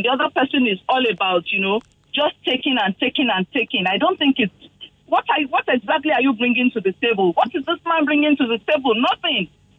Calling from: Lagos, Nigeria; I'm calling from Lagos.

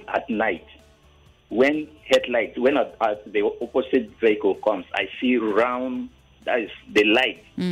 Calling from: Ikotun, Lagos, Nigeria; I'm calling from Ikotun.

